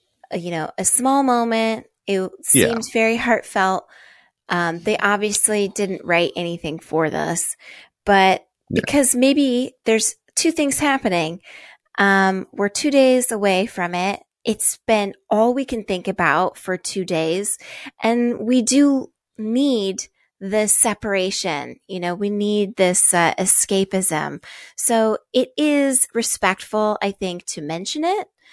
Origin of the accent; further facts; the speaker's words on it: Spain; I'm from Spain, and that's how I say it.